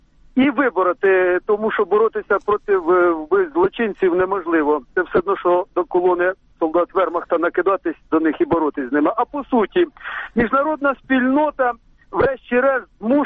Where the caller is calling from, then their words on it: Poltava Oblast, Ukraine; з Полтавщини.